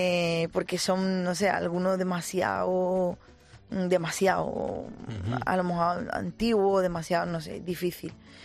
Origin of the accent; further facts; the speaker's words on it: Andalusia, Spain; verdad que en Andalucía tenemos todos mucha costumbre de, además de celebrar todo, porque somos de feria, somos de Navidad, somos de Semana Santa